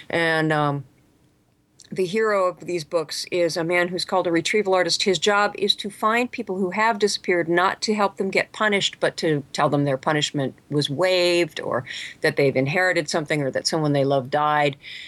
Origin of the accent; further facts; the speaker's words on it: Superior, Wisconsin, United States; also born or lived in New York / Madison, Wisconsin; Well, I'm from Wisconsin, actually. My entire family still lives in the Midwest. I was actually born in New York, and I like to say that my entire life was moving west because now I live on the Pacific Ocean.